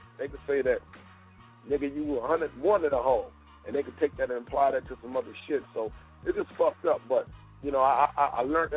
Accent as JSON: {"language": "English", "town": "Los Angeles", "region": "California", "country": "United States", "said": "I was from South Central, he was from Compton, even though it's all Los Angeles."}